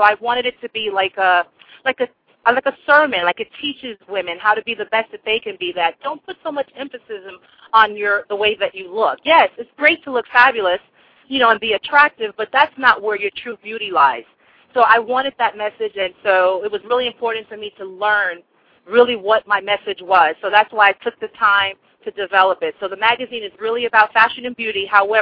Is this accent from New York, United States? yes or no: yes; New York, United States; Okay, well, I'm originally from New York, and originally I wanted to be a professional singer when I was growing up.